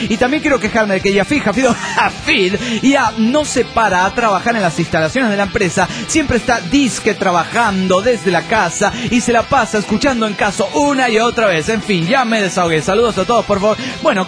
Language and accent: Spanish; La Plata, Buenos Aires Province, Argentina; Soy el mítico de La Plata, Argentina.